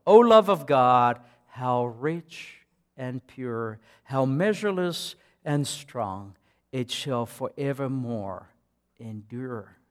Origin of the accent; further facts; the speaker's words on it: South Africa; Many years ago, near where I grew up in South Africa